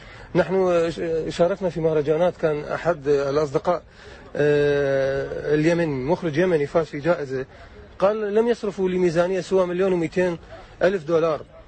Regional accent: Iraq; أنا ممثل عراقي

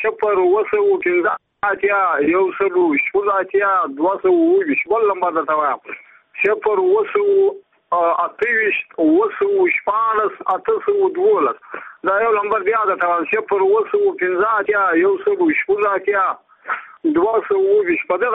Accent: Badghis, Afghanistan; زه په خپله د بادغیس ولایت یم. د مقر ولسوالۍ هم یم.

